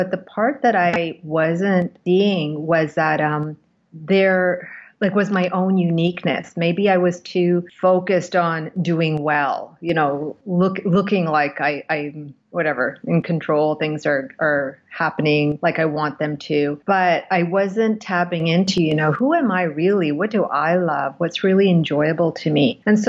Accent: Canada; also born or lived in India; I was born in India, but I've grown up in Canada, so arrived here when I was quite young. And I've also lived and worked in Europe as an adult.

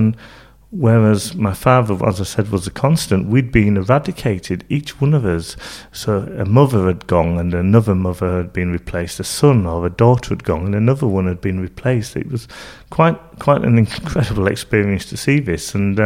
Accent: Leeds, Yorkshire and the Humber, United Kingdom; also born or lived in Manchester; I grew up in Leeds, but it wasn't until I was a lot older, in my late teens, that I realised I was born in Manchester

